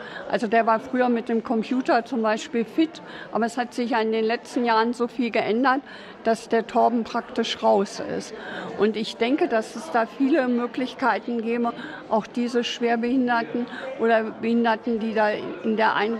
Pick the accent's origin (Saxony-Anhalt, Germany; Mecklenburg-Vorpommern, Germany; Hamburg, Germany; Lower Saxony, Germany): Lower Saxony, Germany; Duderstadt; Ich komme hier aus Duderstadt und bin 72 Jahre